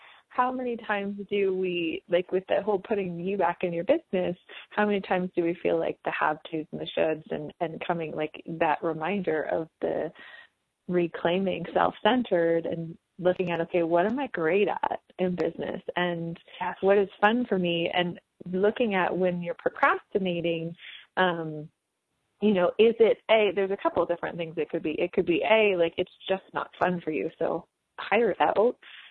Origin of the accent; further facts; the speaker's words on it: Durango, Colorado, United States; And I'm here with Dr. Nicola. We are both from Durango, Colorado